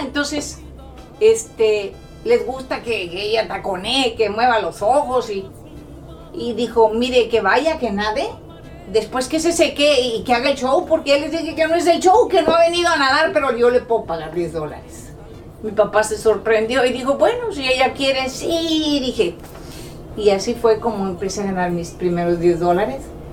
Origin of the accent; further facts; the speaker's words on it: northern Mexico, Mexico; Pues como buena niña norteña